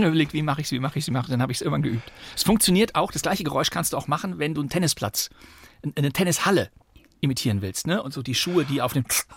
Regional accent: Bonn, North Rhine-Westphalia, Germany; also born or lived in Bochum; Ja, ich bin zwar in Bochum geboren, pro forma, aber ich habe dann meine ersten 30 Lebensjahre in Bonn verbracht und würde mich deshalb auch als Rheinländer bezeichnen.

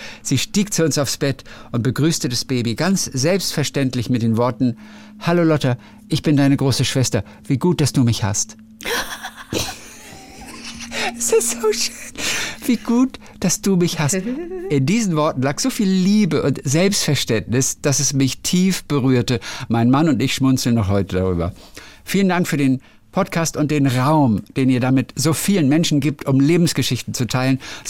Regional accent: Kaufbeuren, Bavaria, Germany; Ich komme tatsächlich aus Kaufbeuren. Ich bin dort aufgewachsen und zur Schule gegangen. Kleine Stadt, wirklich kleine Stadt im Ostallgäu in Bayern.

